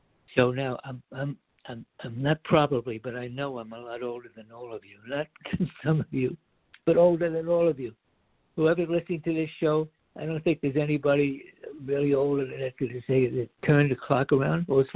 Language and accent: English; United States; Like when I was a kid growing up in America, you hardly ever heard about someone, some relative or friend getting cancer.